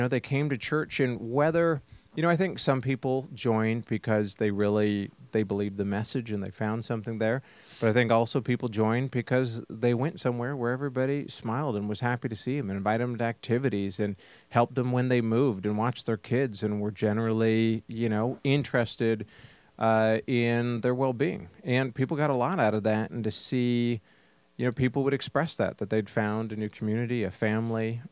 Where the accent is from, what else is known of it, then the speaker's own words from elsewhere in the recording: the West, United States; also born or lived in Germany; Particularly I grew up in the West where everybody knows their neighbor.